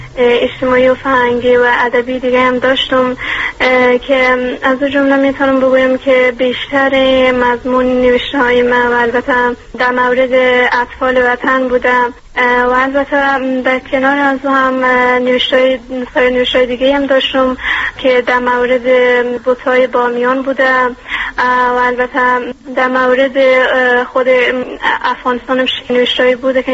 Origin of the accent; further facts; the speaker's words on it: Iran; born there; من خودم تا امیال اصلا هیچ افغانستان ندیدم و من خودم در ایران متولد شدم